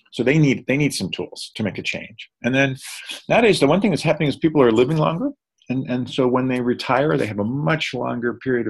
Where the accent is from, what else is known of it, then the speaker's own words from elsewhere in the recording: Boston, Massachusetts, United States; now in Stanford, United States; I grew up in the Boston area, but when I had a chance to get as far away from my parents as possible for college, I took it and ended up at Stanford.